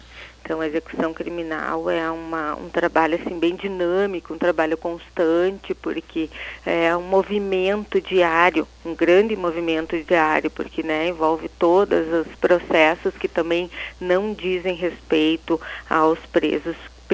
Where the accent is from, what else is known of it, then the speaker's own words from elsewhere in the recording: Passo Fundo, Rio Grande do Sul, Brazil; Sou natural aqui de Passo Fundo mesmo.